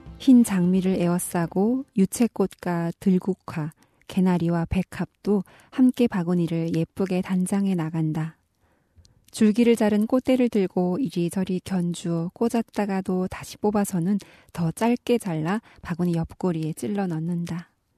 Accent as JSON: {"language": "Korean", "region": "North Hamgyong", "country": "North Korea", "said": "제가 함경북도 출신인데"}